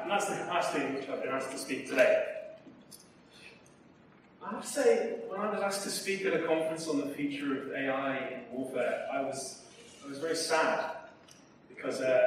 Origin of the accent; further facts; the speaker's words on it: England, United Kingdom; I'm English.